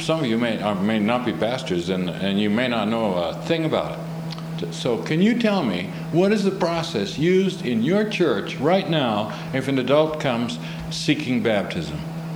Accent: Vancouver, British Columbia, Canada; and I'm from Vancouver

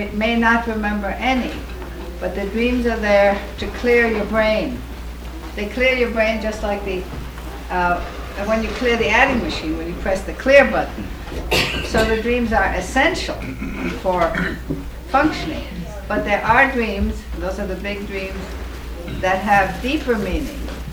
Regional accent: Minneapolis, Minnesota, United States; from Minneapolis, and I'll be here for 3 weeks

